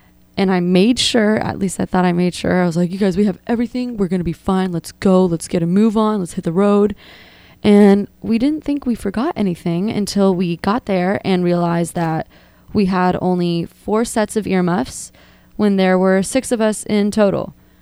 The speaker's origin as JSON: {"language": "English", "region": "California", "country": "United States", "tie": "born or raised there", "said": "I was born and raised here in Northern California. So not from the South"}